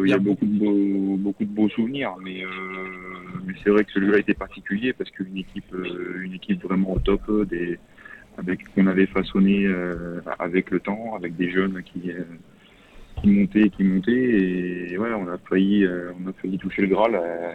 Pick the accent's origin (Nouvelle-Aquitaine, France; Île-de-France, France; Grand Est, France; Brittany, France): Nouvelle-Aquitaine, France; Poitiers; Oui, je suis originaire de Poitiers, en fait.